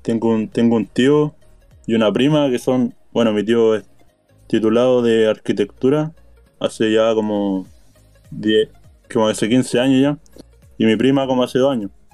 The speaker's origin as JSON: {"language": "Spanish", "town": "Santa Bárbara", "region": "Biobío", "country": "Chile", "said": "como estudié en Los Ángeles, yo soy de Santa Bárbara. Y estudié en Los Ángeles 4 años."}